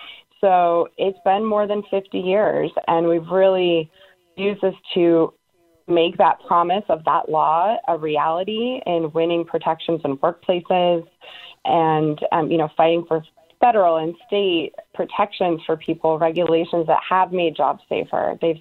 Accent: Cleveland, Ohio, United States; You know, I'm from Cleveland, Ohio. I was raised in a steelworker family.

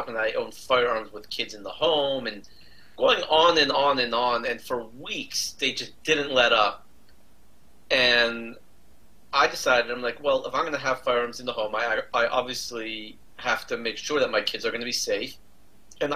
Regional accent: Los Angeles, California, United States; So I grew up in Los Angeles. And funny thing is, I grew up as a Jewish photographer in Los Angeles.

